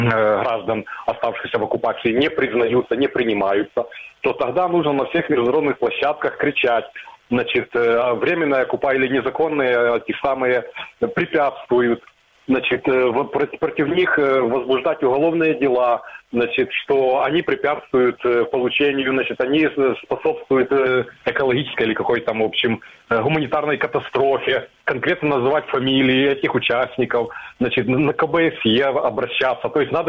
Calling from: Kyiv, Ukraine; Добрый день, из Киева.

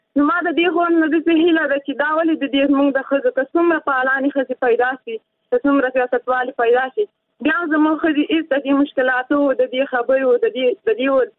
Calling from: Takhar, Afghanistan; د تخار ولایت نه مې در سره اړیکه نیولې ده.

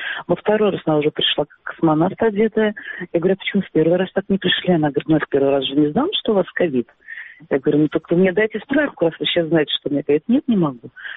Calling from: Simferopol, Crimea, Ukraine; Я звоню из Симферополя, я гражданка Украины, которая не получала паспорт.

